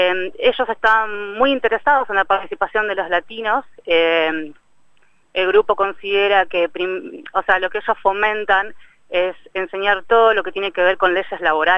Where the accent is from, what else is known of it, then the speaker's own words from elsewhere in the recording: Argentina; yo particularmente soy argentina